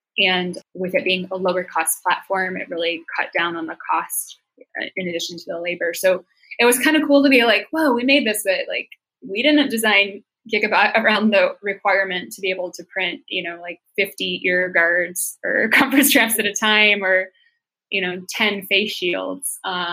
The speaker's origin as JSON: {"language": "English", "town": "Detroit", "region": "Michigan", "country": "United States", "said": "I'm from Detroit and I know the people that built the cars"}